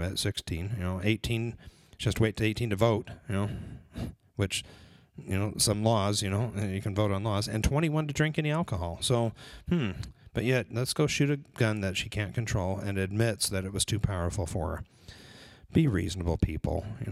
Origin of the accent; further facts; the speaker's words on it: California, United States; I remember a store called that growing up in California, in Southern California.